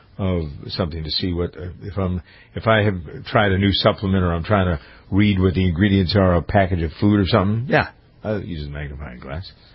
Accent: Boston, Massachusetts, United States; I'm looking at some of the local papers in and around my hometown in Boston.

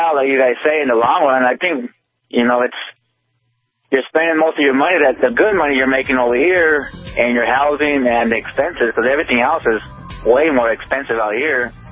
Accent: California, United States; I'm from California, and I've been in the oil fields for going on 14 years. My mortgage back at home for a five-bedroom is 508.

